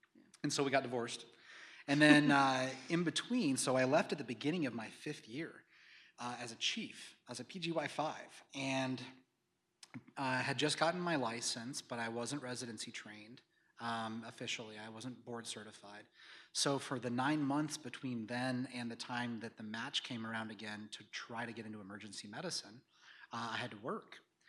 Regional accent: Oklahoma City, Oklahoma, United States; I'm from Oklahoma City. I'm 40 years old, so I was in high school in 1995 when the Oklahoma City bombing happened. And that terrorist attack on my hometown that killed 168 people

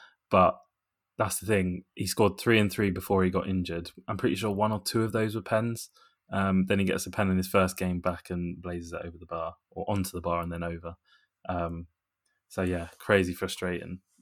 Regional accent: United Kingdom; Well, as a Brit, I'll go for the non-honest answer of, yeah, I'm fine, thanks, mate.

